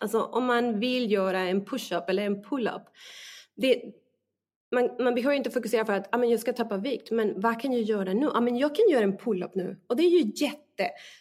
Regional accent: Mexico; now in Sweden; Alltså jag växte upp i Mexiko också genom den tiden som att alla åt så lite.

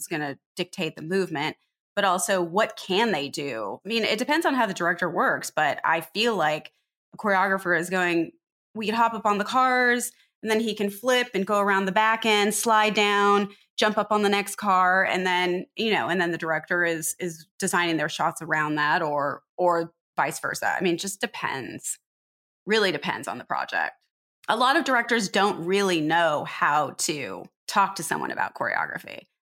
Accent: Pomona, California, United States; also born or lived in Riverside; I grew up in Pomona and Riverside. I went to school at UCLA.

